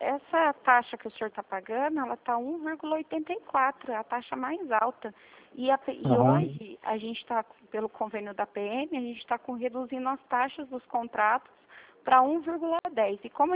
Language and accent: Portuguese; São José dos Campos, São Paulo, Brazil; Não, eu sou de São José dos Campos.